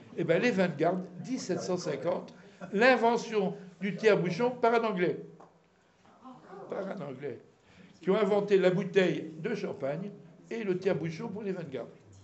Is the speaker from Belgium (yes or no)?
no; Bar-sur-Aube, Grand Est, France; Je suis le plus vieux de la salle, sans doute, ici. Quand j'étais jeune à Bar-sur-Aube